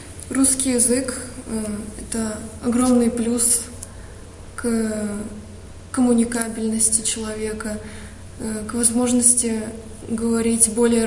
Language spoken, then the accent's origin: Russian; Russia; это мой родной язык, потому что я родилась в России, я живу и всю жизнь буду в ней жить.